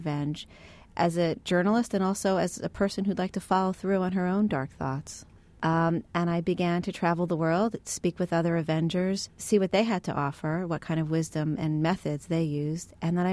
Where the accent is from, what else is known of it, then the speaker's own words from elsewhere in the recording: United States; And I said that I come from the United States.